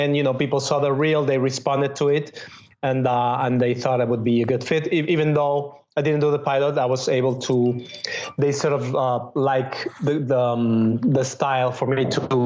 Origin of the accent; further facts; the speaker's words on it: Mexico City, Mexico; also born or lived in Spain / London / Los Angeles; now in New York, United States; I grew up in Mexico City.